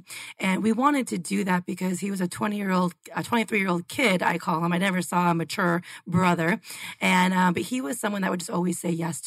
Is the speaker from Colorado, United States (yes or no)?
no; Chicago, Illinois, United States; now in Phoenix, United States; I'm also not from born and raised in Arizona. I'm from Chicago.